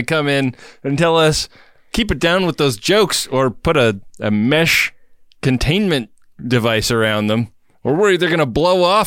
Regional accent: Los Angeles, California, United States; our next tour stop is in LA, my hometown.

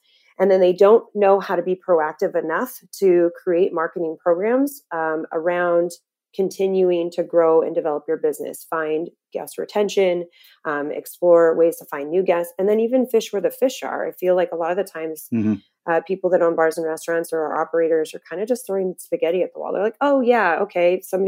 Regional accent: Las Vegas, Nevada, United States; I'm from Vegas originally.

